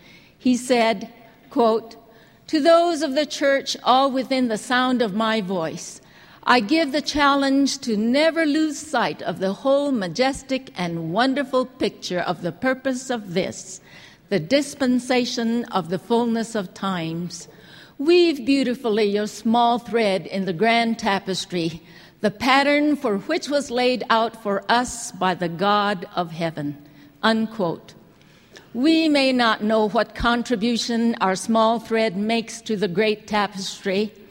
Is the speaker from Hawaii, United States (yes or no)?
yes; Hawaii, United States; When I was growing up on the Big Island of Hawaii, all of us kids used to keep a piece of string like this handy to play with.